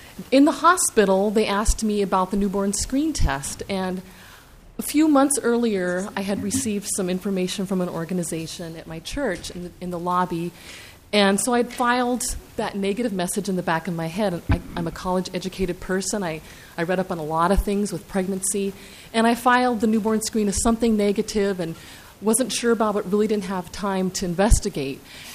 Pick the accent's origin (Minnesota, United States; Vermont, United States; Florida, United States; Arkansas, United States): Minnesota, United States; Brooklyn Park; I am a parent from Brooklyn Park.